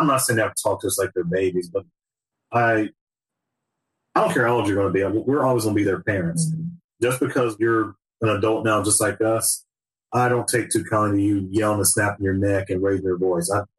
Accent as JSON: {"language": "English", "region": "Virginia", "country": "United States", "said": "I love the East. I'm from Virginia, so I would be thrilled to live either in Maryland or, well, North Carolina."}